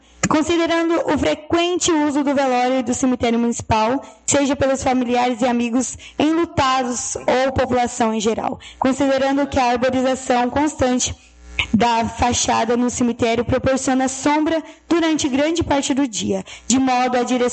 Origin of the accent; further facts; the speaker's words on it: Brazil; Mas eu sou brasileira, não desisto nunca, eu vou atrás de verba, vou atrás de emenda e vou conseguir o dinheiro para fazer essa piscina